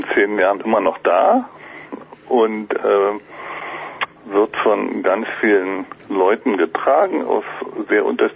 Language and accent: German; Berlin, Germany; Ich bin katholisch aufgewachsen in Ostberlin, was erst die Diaspora war.